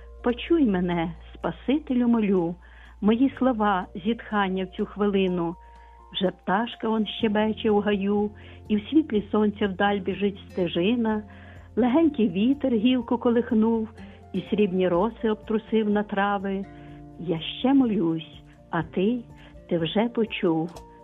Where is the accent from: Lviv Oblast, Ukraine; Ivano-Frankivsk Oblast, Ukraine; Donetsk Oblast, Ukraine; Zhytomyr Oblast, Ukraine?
Lviv Oblast, Ukraine; Lviv; я зі Львова.